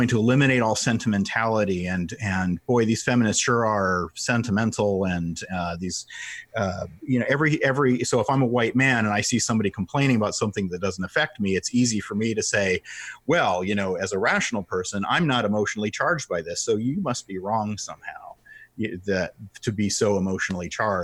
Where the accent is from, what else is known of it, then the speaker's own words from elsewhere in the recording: Virginia, United States; Well, Northern Virginia, so it wasn't quite rural.